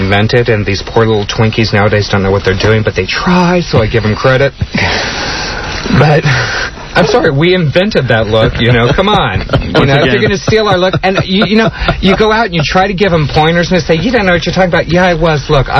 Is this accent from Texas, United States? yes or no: yes; El Paso, Texas, United States; also born or lived in Phoenix; That was back in El Paso. And then, yeah, I grew up in El Paso. Well, I grew up in El Paso and Phoenix.